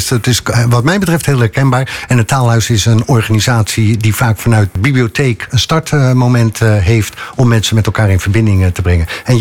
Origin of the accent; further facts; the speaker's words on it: Holland, Netherlands; Maar de cultuur, de belevingen als Hollander